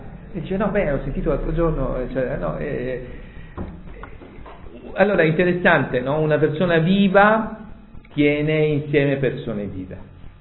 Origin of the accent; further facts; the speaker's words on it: Grottaglie, Apulia, Italy; nella nostra Puglia, soprattutto, almeno mi ricordo dalle mie parti, a Grottaglia anche, no?